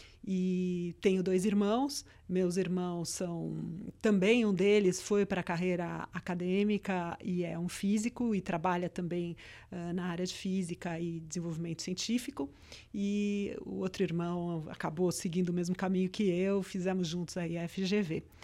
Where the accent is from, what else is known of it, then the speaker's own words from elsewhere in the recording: São Paulo, Brazil; born there; Eu nasci em São Paulo.